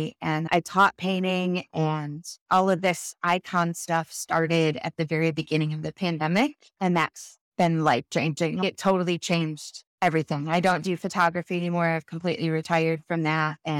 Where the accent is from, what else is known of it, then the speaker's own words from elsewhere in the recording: Michigan, United States; moved away as an adult; I'm originally from Michigan. But my husband's from here. So we met in Florida when we were in college together in the early 2000s. And then we moved here in 2015.